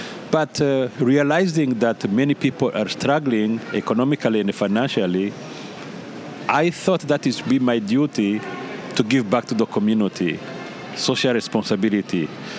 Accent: Burundi; English is a second language; moved away as an adult; now in United States; Being born and raised in the Republic of Burundi

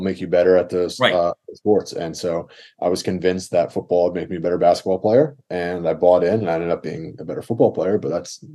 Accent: Hastings, New York, United States; Born and raised in Hastings. K through 12, that's a special place in my heart, you know.

